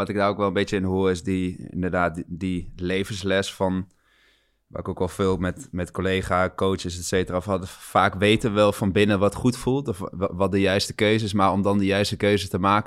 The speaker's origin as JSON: {"language": "Dutch", "region": "Gelderland", "country": "Netherlands", "tie": "born or raised there", "moved": "as an adult", "said": "ik ben in de Achterhoek opgegroeid en toen ik 18 was ging ik naar Amsterdam."}